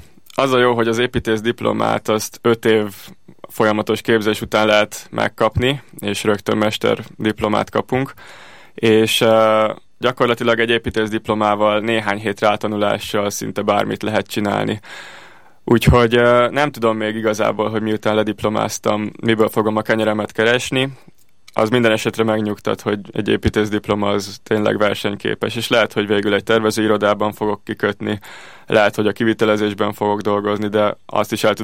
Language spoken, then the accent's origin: Hungarian; Budapest, Hungary; Budapesten születtem 1994-ben